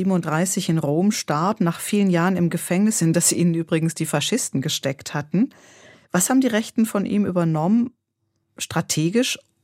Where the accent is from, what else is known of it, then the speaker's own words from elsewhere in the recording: East Germany, Germany; Das Muster, was bei uns im Osten Deutschlands gängig ist, ist, dass die da oben, wir hier unten.